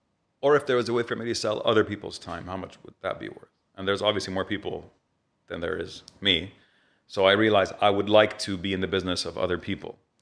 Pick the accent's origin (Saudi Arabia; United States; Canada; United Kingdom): Saudi Arabia; Riyadh, Riyadh Province; now in Dubai, United Arab Emirates; I grew up in Riyadh.